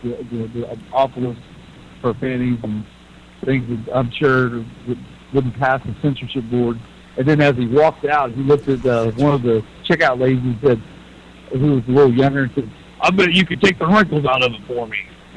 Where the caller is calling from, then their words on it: South Korea; I'm calling from Yosin, South Korea.